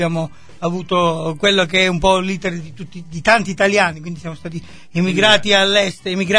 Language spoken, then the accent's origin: Italian; Montesano sulla Marcellana, Campania, Italy; Io sono di Montesano sulla Marcellana